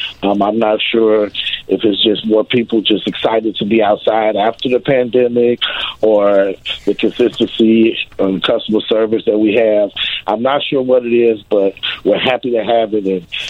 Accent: Chicago, Illinois, United States; Yes, I'm born and raised in Chicago. Been here all my life. And I don't think I'm going anywhere anytime soon.

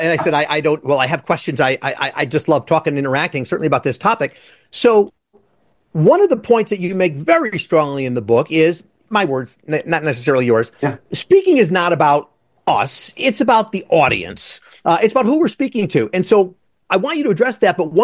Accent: Midwest, United States; and I'm from the Midwest, but my New York type rate of speech.

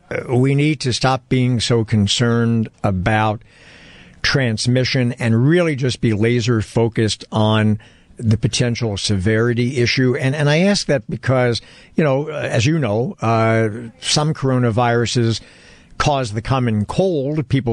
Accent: New York City, New York, United States; Now, being a New Yorker myself, Joseph, this is of epic proportions for New York City.

